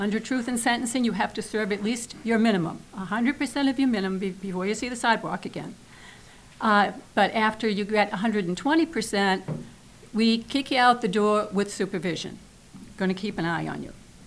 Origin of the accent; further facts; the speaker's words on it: Salem, United States; members of the committee … I'm from Salem.